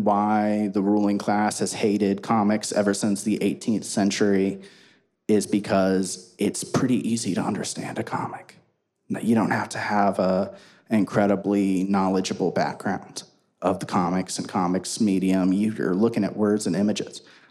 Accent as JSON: {"language": "English", "region": "Georgia", "country": "United States", "said": "But also, because I'm from Northeast Georgia, and the term redneck has always been used in a right-wing sense."}